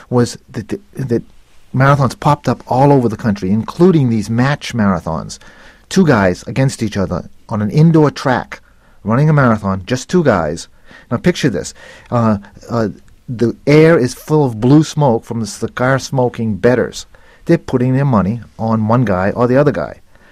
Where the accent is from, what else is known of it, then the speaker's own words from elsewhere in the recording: Milford, Massachusetts, United States; Well, I grew up in Milford, Mass., which is the next town from Hopkinton.